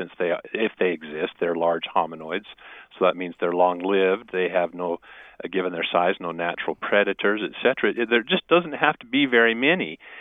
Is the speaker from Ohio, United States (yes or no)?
no; Idaho, United States; Here, I'm from Idaho